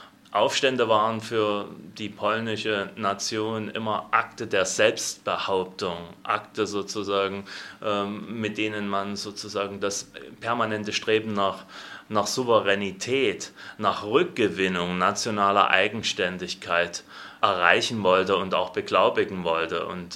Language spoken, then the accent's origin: German; Chemnitz, Saxony, Germany; also born or lived in Poland; Also ich komme ursprünglich aus Chemnitz und habe auch auf dem Gymnasium bereits 2 slawische Sprachen gelernt.